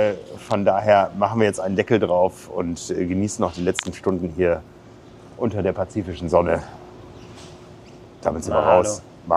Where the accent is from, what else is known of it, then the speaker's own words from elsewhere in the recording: Wissingen, Lower Saxony, Germany; Das ist der Mann, der Triathlon im Landkreis Osnabrück groß gemacht hat damals, wo ich groß geworden bin.